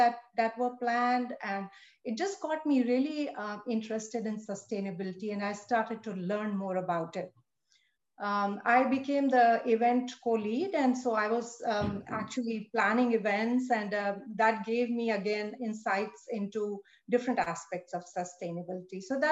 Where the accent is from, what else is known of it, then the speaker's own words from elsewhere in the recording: India; So growing up in India